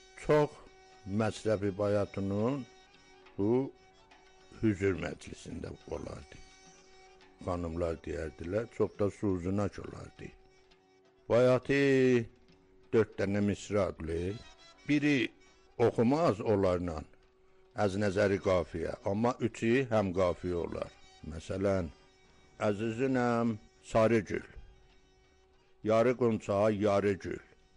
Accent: Qasimiyeh, Ardabil Province, Iran; Özüm də Qasımiyədə böyümüşəm. Belə əvvəldən də Qasımiyədə sakinəm.

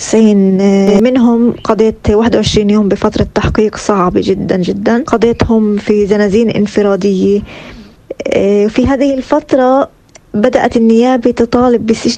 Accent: Palestine; وأصريت أنني كتبت في قصيدتي عن إرهاب صهيوني يهودي موجود نعاني منه كفلسطينيين

